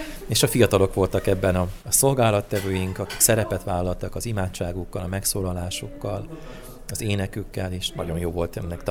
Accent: Zakarpattia Oblast, Ukraine; én Kárpátaljáról származom

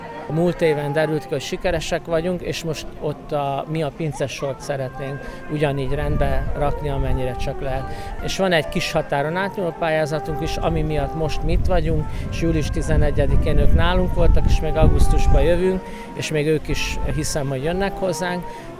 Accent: Kisgéres, Szabolcs-Szatmár-Bereg, Hungary; gyerekkoromban tényleg csak Géresben csinálták, nálunk Kisgéresben, mert ugye van Nagygéres is.

